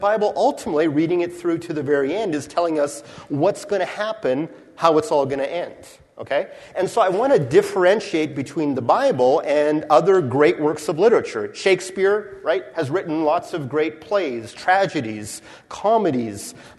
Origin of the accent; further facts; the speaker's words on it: Canada; I grew up in church, and so always involved in the stories. And growing up in Canada, there was always a Canadian tinge to the Christmas story